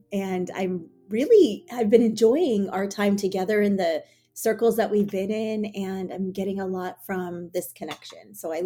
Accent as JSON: {"language": "English", "region": "Maryland", "country": "United States", "tie": "born or raised there", "also_born_or_lived": "New York", "said": "I was born in New York and I grew up in Maryland. So I, had immigrant parents from India, and my mom grew up in the States too."}